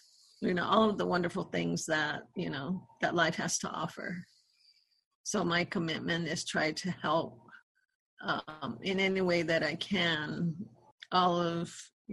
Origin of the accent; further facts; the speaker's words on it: Santo Domingo Pueblo, New Mexico, United States; I am from Santo Domingo Pueblo. I lived here all my life. I live here with my grandma and my sister and my nephews.